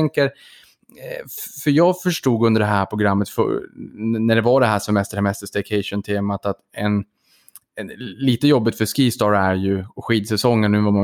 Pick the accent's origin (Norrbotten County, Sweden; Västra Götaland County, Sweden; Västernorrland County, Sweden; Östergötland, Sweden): Norrbotten County, Sweden; born there; now in Stockholm, Sweden; Eller ja, jag är ju född i Norrbotten, det kanske ni hör. Men nu är jag hemma i Stockholm igen